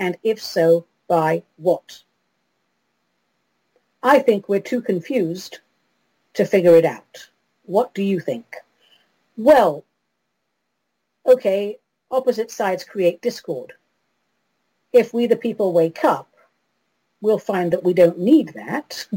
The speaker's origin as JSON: {"language": "English", "region": "London", "country": "United Kingdom", "tie": "born or raised there", "said": "it's from London, my hometown. Yay, London!"}